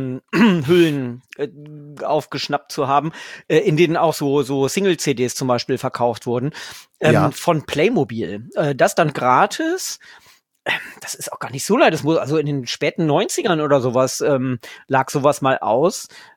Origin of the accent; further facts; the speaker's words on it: Lower Saxony, Germany; ich bin ja Niedersachse. Also insofern, ich bin eher dem norddeutschen Bier zugetan.